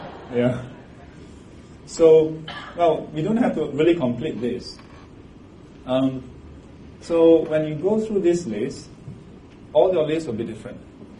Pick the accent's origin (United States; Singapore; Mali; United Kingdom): Singapore; So like for me, I'm a Singaporean. And in Singapore, it's okay to ask about your race, not in other countries. So I'm a Chinese. And if I ask myself, what is my dialect group? I'm a Hokkien.